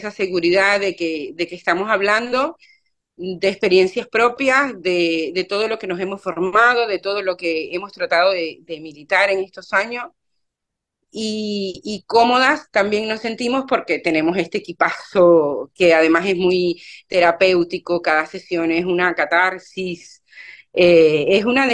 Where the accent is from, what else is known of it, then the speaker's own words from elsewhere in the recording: Venezuela; now in Málaga, Spain; yo soy de Venezuela y vivo ahora en Málaga.